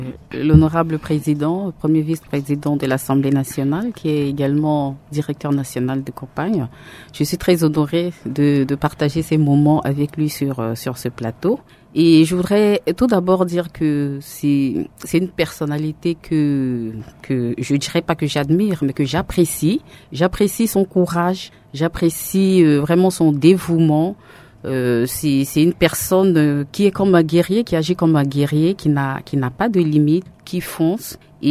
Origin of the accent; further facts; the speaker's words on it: Central African Republic; nous, aujourd'hui, qui disons non à ce référendum, qui disons non à cette nouvelle constitution, nous sommes aussi des Centrafricains